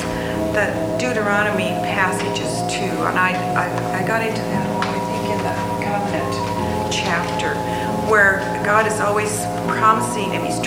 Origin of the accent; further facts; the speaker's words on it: California, United States; And I'm from California, so, you know, everything happens in some of these key places like the Bay Area.